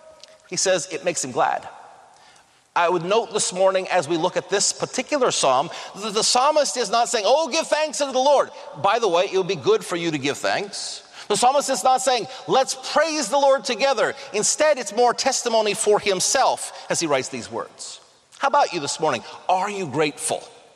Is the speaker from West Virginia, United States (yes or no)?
yes; Parkersburg, West Virginia, United States; also born or lived in Marietta, Ohio; I was from Parkersburg, West Virginia, from Marietta, Ohio. I didn't know a lot of big words, and the words that I knew, I didn't say the way everybody else around here said them.